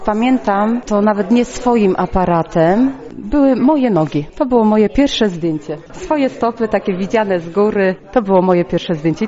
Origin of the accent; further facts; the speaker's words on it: Rzepczyno, West Pomeranian Voivodeship, Poland; Pochodzę z Rzepczyna, gdzie prowadzę swoją pracownię rzemiosł artystycznych.